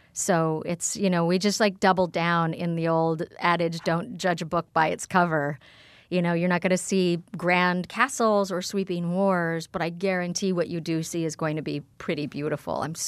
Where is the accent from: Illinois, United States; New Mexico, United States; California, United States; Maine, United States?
New Mexico, United States; born there; moved away as an adult; now in New York City, United States; And then at 19, I went to New York City for the first time, and I looked around and went, oh, I'm a New Yorker that was born on a ranch in New Mexico.